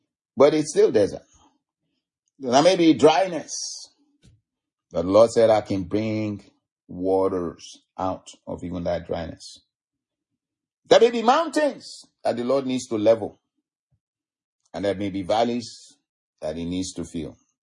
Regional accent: Arizona, United States; because I'm from Arizona. And any freeway in Arizona, you go 1 mile or a mile and a half at most.

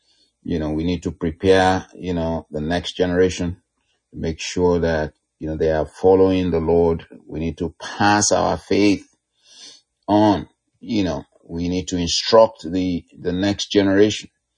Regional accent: Ibadan, Oyo, Nigeria; also born or lived in Lagos; I grew up in Nigeria, in Ibadan, and in Lagos.

